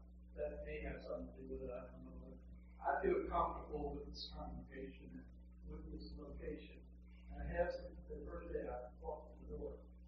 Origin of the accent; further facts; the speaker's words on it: Louisville, Kentucky, United States; I came from Louisville, Kentucky. About 3 weeks ago, I officially moved, even though I still have a house, a lot of furniture and stuff there.